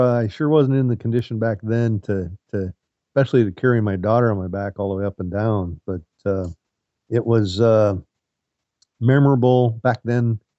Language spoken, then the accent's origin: English; South Dakota, United States; moved away as an adult; now in Marysville, United States; I originally grew up in South Dakota, moved out here to come to work for the Boeing company. And that was back in 1988. I currently live in Marysville right now.